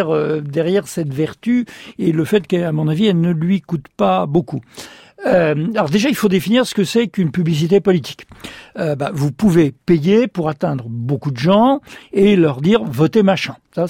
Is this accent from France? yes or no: yes; France; en tant que Français